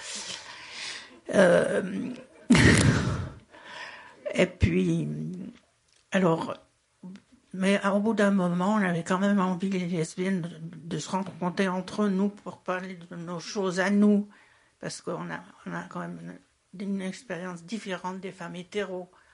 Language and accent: French; France; je suis française. J'arrivais de Lyon